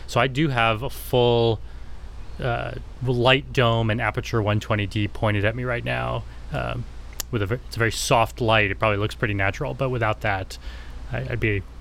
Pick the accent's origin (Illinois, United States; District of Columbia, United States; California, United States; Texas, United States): Illinois, United States; Naperville; Right, yeah. I'm in St. Charles, Illinois, which is not that far from Naperville, where we went to high school.